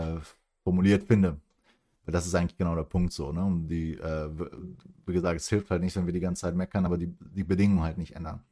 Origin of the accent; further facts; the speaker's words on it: Southern Brazil, Brazil; Wo ich herkomme, aus Südbrasilien, waren jetzt 4 Überschwemmungen innerhalb von 1,5 Monaten.